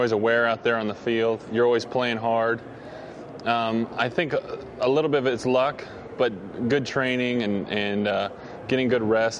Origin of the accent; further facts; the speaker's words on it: Colorado, United States; But as a kid, it was probably the Broncos since I'm from Colorado.